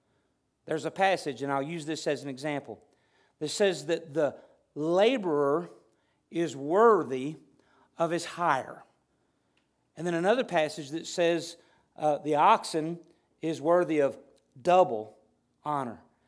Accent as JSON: {"language": "English", "region": "Arkansas", "country": "United States", "tie": "born there", "lives_now": "Longdale, United States", "said": "I was born in Arkansas, and I'm in Longdale, Missouri."}